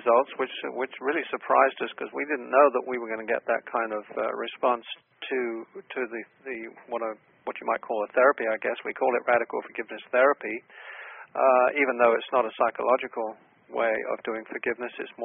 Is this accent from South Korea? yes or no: no; England, United Kingdom; moved away as an adult; now in Atlanta, United States; When I came over from England in 1984